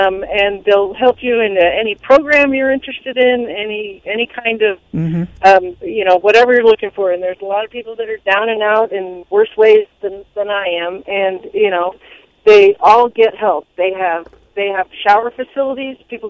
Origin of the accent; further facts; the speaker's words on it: California, United States; I'm technically a Californian, but I've gone there.